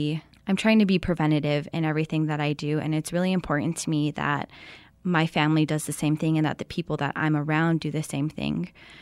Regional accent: Manuelito, New Mexico, United States; I'm originally from Manuelito, New Mexico

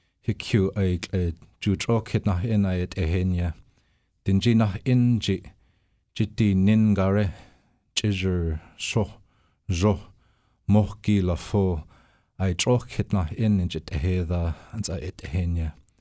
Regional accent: Arctic Village, Alaska, United States; I grew up in Arctic Village, which is north of here. And my family is also from Fort Yukon.

